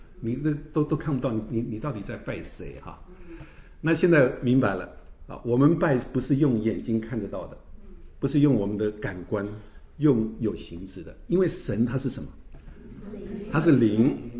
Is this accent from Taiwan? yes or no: yes; Taiwan; 除了我这个从台湾来的，我仍旧在台湾